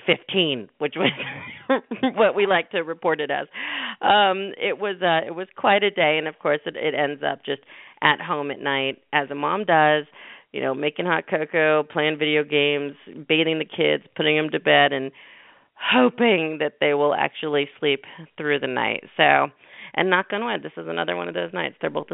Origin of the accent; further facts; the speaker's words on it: California, United States; Believe me, I'm from the Valley, and I don't know how many times I say like while I'm talking. I sound like I'm from some bad Valley Girl movie from the 80s.